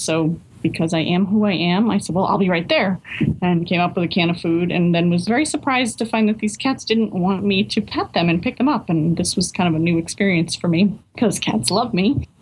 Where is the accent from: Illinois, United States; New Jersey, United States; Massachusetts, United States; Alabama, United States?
Massachusetts, United States; Newburyport; So as I noted in the bio, I grew up in Newburyport